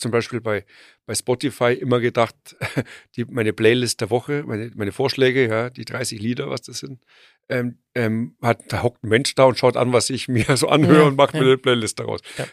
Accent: Bavaria, Germany; ich bin ja Bayer.

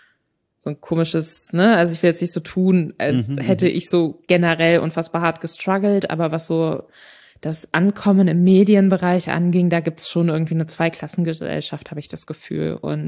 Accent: Berlin, Germany; also born or lived in Bavaria; Ich glaube, ich bin länger auch in Berlin aufgewachsen, bevor wir dann nach Bayern gezogen sind mit der Familie.

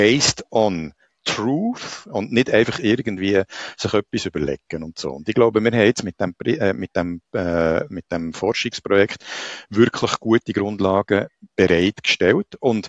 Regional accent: Switzerland; und zwar läuft es bei uns in der Schweiz so

